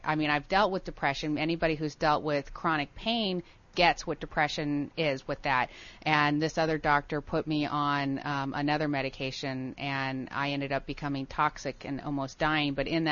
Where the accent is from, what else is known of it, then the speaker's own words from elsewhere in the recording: Reseda, California, United States; I am from Reseda, yeah.